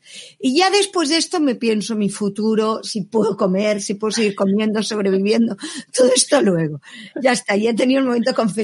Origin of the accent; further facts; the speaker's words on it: Barcelona, Catalonia, Spain; Yo soy sansenca. Yo vivo en el límite entre Sants y Hostafrancs. Yo soy de Sants.